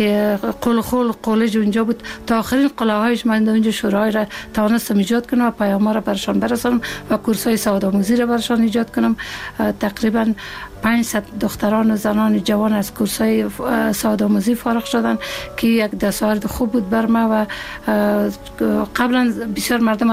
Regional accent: Ghorband, Parwan, Afghanistan; also born or lived in Kabul; من یک 56 سال قبل در یک فامیلی روشن فکر به دنیا آمدیم و مکتب دوره ابتدایی را در غوربند اتمام رساندیم و دوره لیسه را در لیسه شیدرانی شهر کابل تمام کردیم.

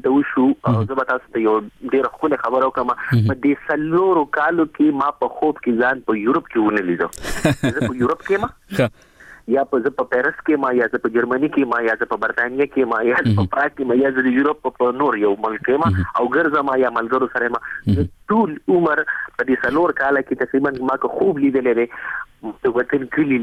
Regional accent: Afghanistan; born there; زه دغه وطن پیداوار یم زه په دغه وطن کې پیدا شوی یم زما په مشرق کې زما په سیمه باندې زما د پښتنو په سیمه باندې

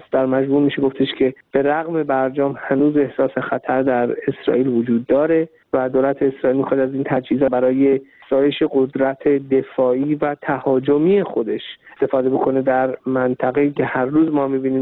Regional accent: Iran; now in Israel; من به عنوان یک ایرانی اسرائیلی

